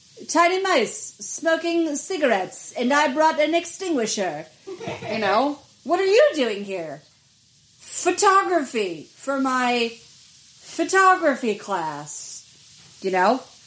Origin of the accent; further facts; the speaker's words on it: New York City, New York, United States; I'm from the Upper West Side.